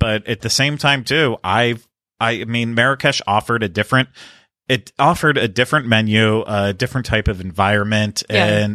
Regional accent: Pennsylvania, United States; Mediterranean, Moroccan food that we definitely did not have growing up in Western Pennsylvania.

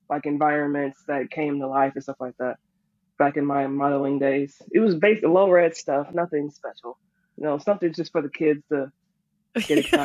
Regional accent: Ohio, United States; moved away as an adult; now in Atlanta, United States; Well, I'm from Ohio. So after I graduated high school, I went straight into the Army because, college is expensive in the States.

